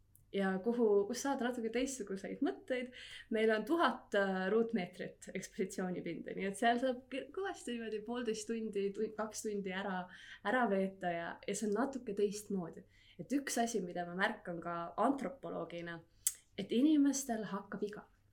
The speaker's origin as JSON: {"language": "Estonian", "region": "Pärnu County", "country": "Estonia", "said": "Ma olen ise pärit Pärnumalt"}